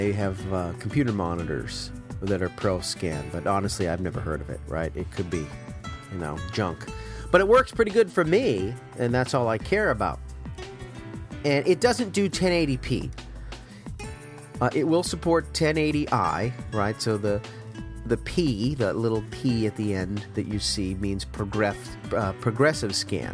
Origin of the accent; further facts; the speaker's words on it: Massachusetts, United States; now in San Jose, United States; Yeah, I'm out here in the San Jose Bay Area. And I grew up in Massachusetts, as you know.